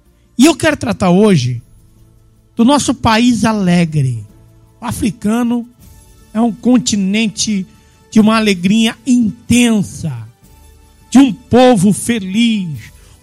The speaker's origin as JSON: {"language": "Portuguese", "country": "Brazil", "said": "Eu, como brasileiro, me alegro de ter ouvintes moçambicanos"}